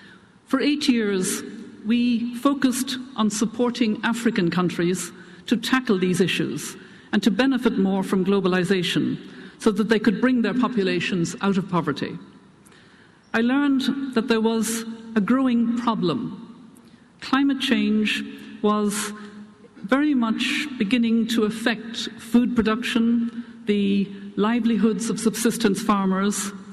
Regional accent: Ireland; It actually makes me feel at home to see the sea of green in front of me. I feel as an Irish person.

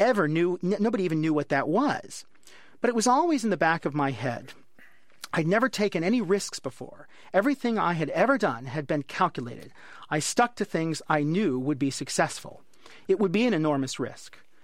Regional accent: United States; As a psychologist and as an American, right? Americans are so positive.

